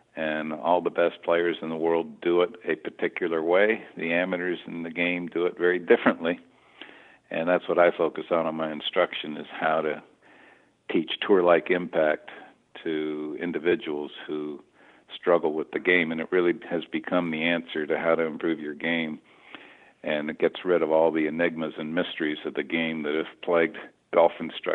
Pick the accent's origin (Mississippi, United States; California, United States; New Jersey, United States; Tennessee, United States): California, United States; Monterey Peninsula; also born or lived in San Francisco; as a kid, I grew up in San Francisco until I was 7 years of age and moved to the Monterey Peninsula with my family.